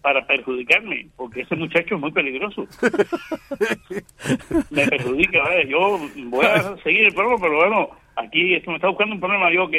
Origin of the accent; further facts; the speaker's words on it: Cuba; América es un continente tremendo y nosotros somos cubanos, que es una especie de especialidad en ser americano, de la América, ¿no?